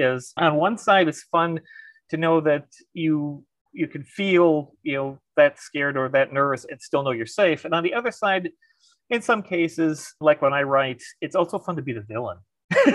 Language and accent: English; Madison, Wisconsin, United States; I'm from Madison, Wisconsin. I've been writing since I was 14, so over 40 years.